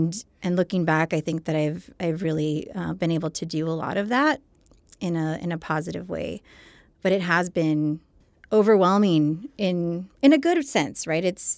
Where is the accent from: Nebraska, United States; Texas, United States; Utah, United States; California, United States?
Texas, United States; Montana Vista; So I'm born and raised in Montana Vista and still live there now.